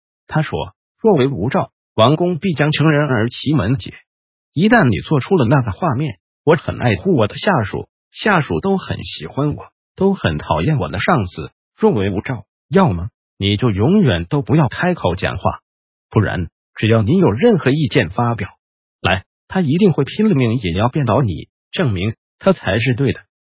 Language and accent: Chinese; Taiwan; 就是我们台湾人说的